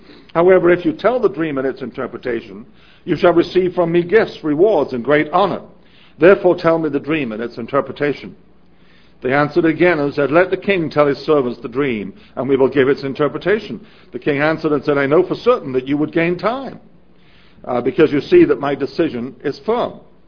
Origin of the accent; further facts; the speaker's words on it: England, United Kingdom; in my case, I grew up in England